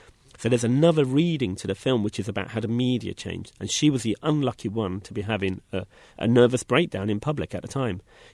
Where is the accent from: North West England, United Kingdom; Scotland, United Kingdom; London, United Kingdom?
London, United Kingdom; for me as a Londoner